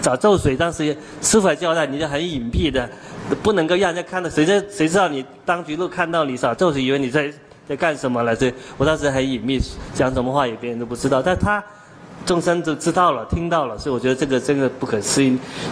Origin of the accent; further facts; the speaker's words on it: Guangdong, China; 说我是广东人